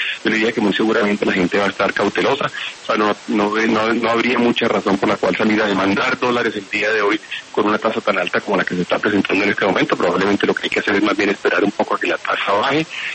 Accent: Colombia; Economías como la colombiana son vulnerables a ese tema, son vulnerables porque nosotros somos exportadores de petróleo

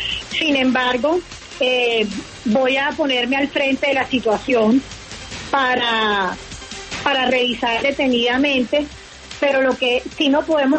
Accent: Barranquilla, Atlántico, Colombia; soy barranquillera, sé que tenemos que fortalecer nuestro canal de Telecaribe

